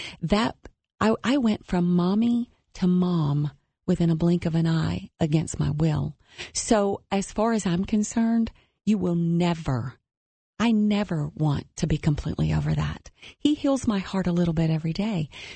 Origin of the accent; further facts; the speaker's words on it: Alabama, United States; I know in the South, because I'm from Alabama, everybody delivers casseroles.